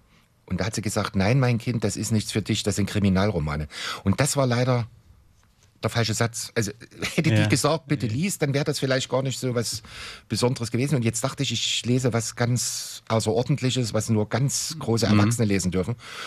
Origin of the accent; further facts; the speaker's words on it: Dresden, Saxony, Germany; oder ich bin in Dresden groß geworden, deswegen weiß ich das von Leipzig nicht